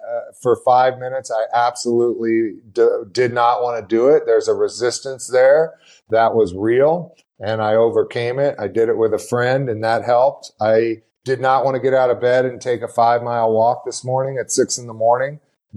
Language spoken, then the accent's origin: English; Midwest, United States; for me, as an American in the Midwest, watching MTV